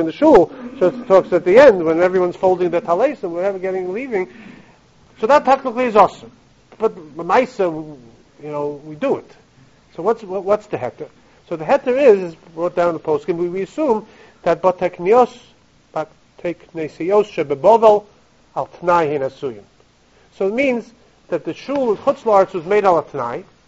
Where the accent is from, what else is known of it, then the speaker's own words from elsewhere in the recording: Flatbush, New York, United States; I grew up in Flatbush, so on East 28th Street.